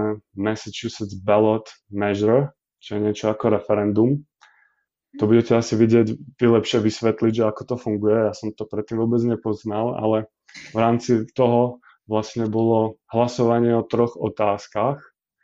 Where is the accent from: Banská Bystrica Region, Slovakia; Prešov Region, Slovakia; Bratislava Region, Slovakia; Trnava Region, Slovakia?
Banská Bystrica Region, Slovakia; Banská Bystrica; pochádzam z najkrajšieho mesta Banská Bystrica